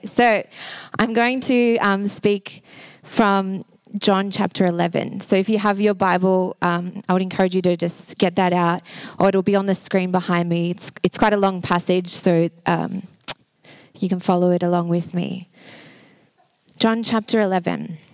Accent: Sunshine, Victoria, Australia; But I've grown up in the western suburbs. I was born in Sunshine. I lived in Altona Meadows. Now I live in Truganina.

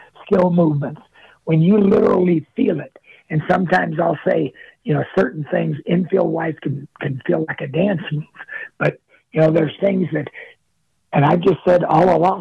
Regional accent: Nebraska, United States; now in Denver, United States; It's not like, I grew up in Nebraska. It's not like Iowa or Nebraska where the humidity, it stays on the ground and it crunches and does that.

